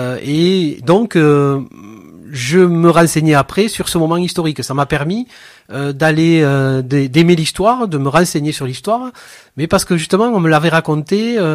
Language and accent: French; Fabrezan, Occitanie, France; je viens de Fabrezan, dans les Corbières. Je suis né dans une famille qui était très très active sur le plan de l'éducation populaire.